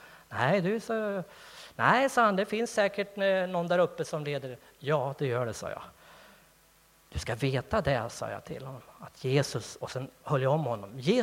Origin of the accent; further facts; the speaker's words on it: Undrom, Västernorrland County, Sweden; Han var från Motala och jag var från Undrom.